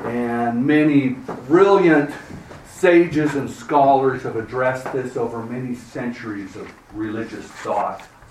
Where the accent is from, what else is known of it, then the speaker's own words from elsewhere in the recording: Ojai, California, United States; I come from Ojai, California, a little town in the mountains above the Pacific Ocean.